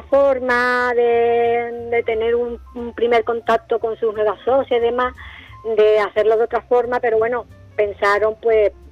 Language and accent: Spanish; Andalusia, Spain; somos los españoles, sobre todo los andaluces, somos muy de contacto.